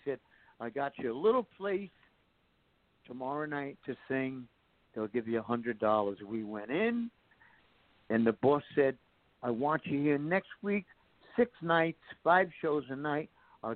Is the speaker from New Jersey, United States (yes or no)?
yes; Garfield, New Jersey, United States; He was from Passaic, and I was from Garfield, neighboring towns.